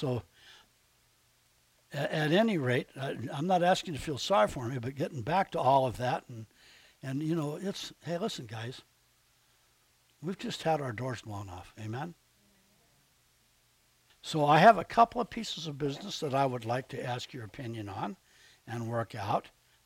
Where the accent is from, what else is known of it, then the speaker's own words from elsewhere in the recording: Los Angeles, California, United States; born there; But I'm from the deep Southeast because I was born in Southeast L.A. I was born in East L.A.